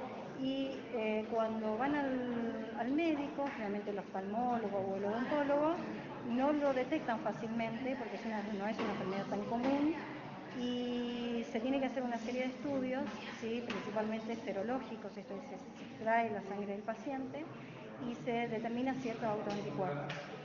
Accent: Posadas, Misiones, Argentina; also born or lived in Buenos Aires; yo soy nativa de esta provincia. Después de formarme en la Universidad de Buenos Aires durante 15 años, decidí volver con mi familia a Posadas

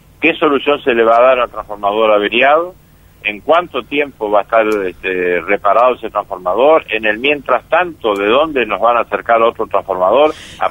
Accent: Corrientes, Argentina; seremos correntinos, seremos virasoleños, pero también somos argentinos.

